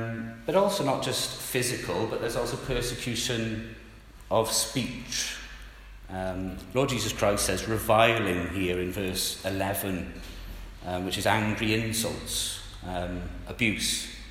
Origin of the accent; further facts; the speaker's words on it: Wales, United Kingdom; Being Welsh, I know not everyone is Welsh, but if you live in England and you're a Welshman, you are very much still a Welshman. If somebody says, what nationality are you? You're Welsh, and your home is Wales.